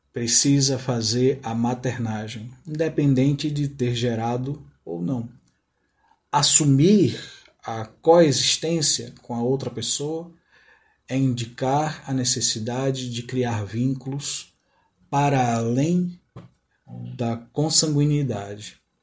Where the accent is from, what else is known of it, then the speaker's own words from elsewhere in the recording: Pernambuco, Brazil; Sou nordestino pernambucano, aprendendo a ser goiano.